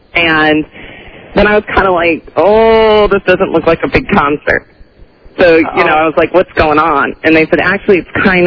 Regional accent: New York, United States; I'm actually from upstate New York.

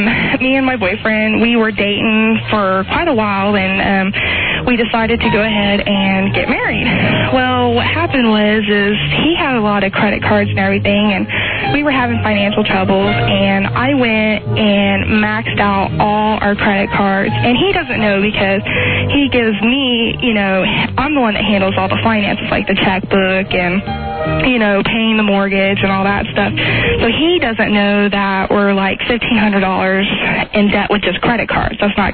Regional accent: Wichita, Kansas, United States; I'm from Wichita.

